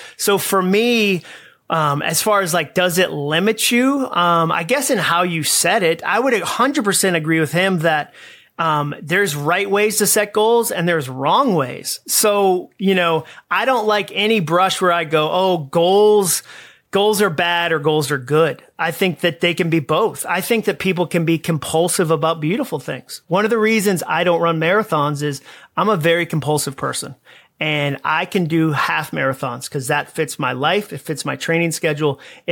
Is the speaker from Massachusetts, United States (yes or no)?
yes; Massachusetts, United States; I mean, I grew up in Massachusetts. That means very if you didn't grow up in Massachusetts.